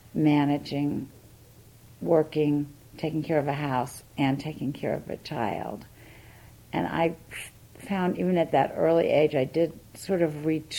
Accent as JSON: {"language": "English", "town": "St. Louis", "region": "Missouri", "country": "United States", "tie": "born there", "said": "I was born in St. Louis, Missouri, September 16, 1937"}